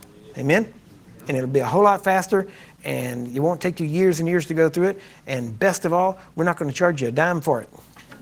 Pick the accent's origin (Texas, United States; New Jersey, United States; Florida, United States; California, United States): Texas, United States; That's as close as the Texan can get.